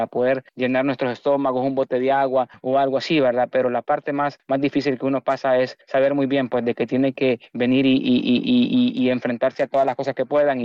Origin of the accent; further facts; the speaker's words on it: Honduras; now in Tijuana, Mexico; yo soy un migrante que en mi país fui pastor de jóvenes, como ustedes lo mencionaron. Trabajé mucho tiempo como muchos movimientos juveniles allá en Honduras, casi 20 años.